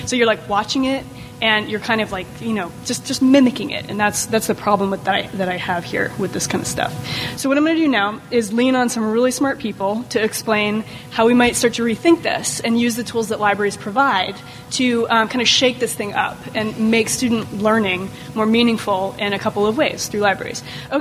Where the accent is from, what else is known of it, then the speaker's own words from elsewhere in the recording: Texas, United States; now in California, United States; I'm a Texan moonlighting in California as an academic librarian, so I'm glad to be home.